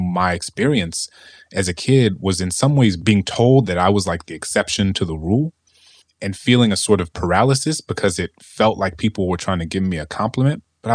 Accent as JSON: {"language": "English", "town": "New Orleans", "region": "Louisiana", "country": "United States", "tie": "born or raised there", "said": "you're a black kid growing up in New Orleans and I grew up in a very mixed income neighborhood. I went to a very sort of mixed income set of public schools."}